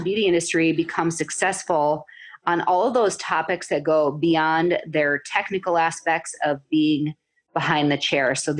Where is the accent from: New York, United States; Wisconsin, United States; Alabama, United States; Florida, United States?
Wisconsin, United States; Madison; Well, I am from Madison, Wisconsin, and I have a few things going on all in the beauty industry.